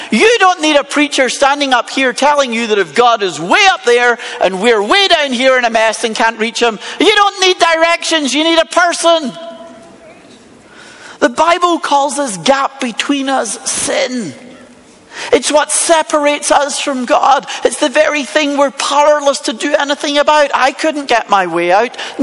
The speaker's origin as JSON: {"language": "English", "region": "Scotland", "country": "United Kingdom", "said": "I'm from Scotland."}